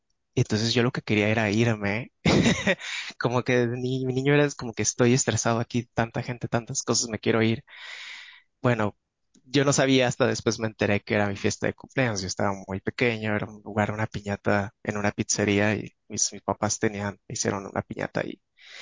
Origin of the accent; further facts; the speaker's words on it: Mazatlán, Sinaloa, Mexico; soy de Mazatlán, católico y gay.